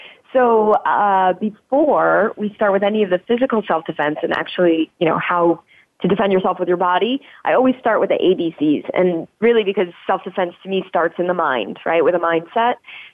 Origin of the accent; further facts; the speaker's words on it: New York City, New York, United States; I'm also a New Yorker. My dad was an ex-NYPD detective.